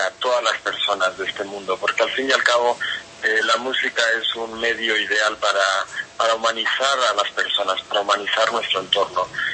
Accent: La Rioja, Spain; yo soy de la Rioja, en el norte de España

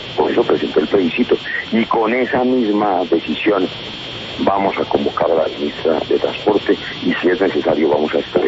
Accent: Colombia; nosotros estamos sorprendidos, como muchos colombianos

